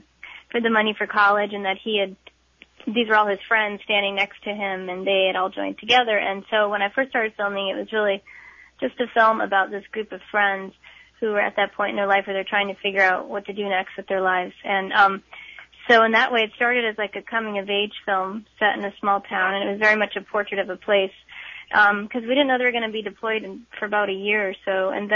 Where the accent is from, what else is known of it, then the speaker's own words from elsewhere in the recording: Houghton, Michigan, United States; I'm from Houghton, Michigan.